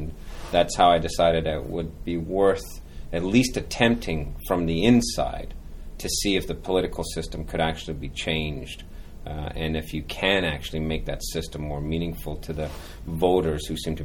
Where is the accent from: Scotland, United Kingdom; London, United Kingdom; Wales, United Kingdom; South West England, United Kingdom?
Scotland, United Kingdom; now in Canada; I grew up in Scotland. My folks immigrated to Winnipeg, Manitoba.